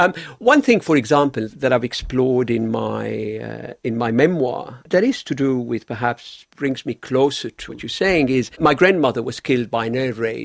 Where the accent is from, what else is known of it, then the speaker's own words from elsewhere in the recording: Lebanon; now in Australia; growing up in Lebanon and experiencing violence, you know, growing up in war